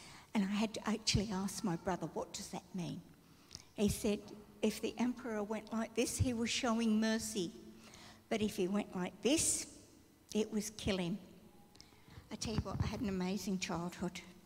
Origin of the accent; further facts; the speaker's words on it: Melbourne, Victoria, Australia; growing up in Melbourne